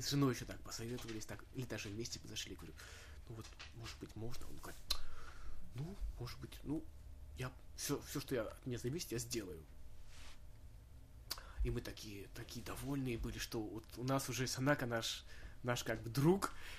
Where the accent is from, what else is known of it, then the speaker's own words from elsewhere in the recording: Armenia; и я из Армении